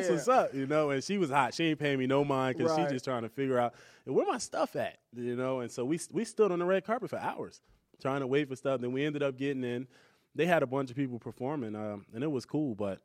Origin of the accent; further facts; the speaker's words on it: New Jersey, United States; The reason I went to the one in New York, because I'm from Jersey, it was close.